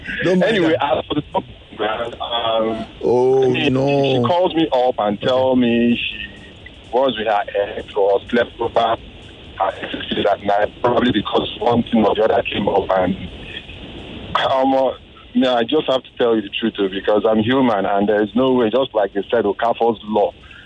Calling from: Lekki, Lagos, Nigeria; calling from Lekki

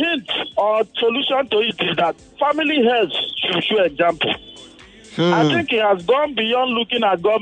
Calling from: Lagos, Nigeria; I'm calling you from Jakonde Estate.

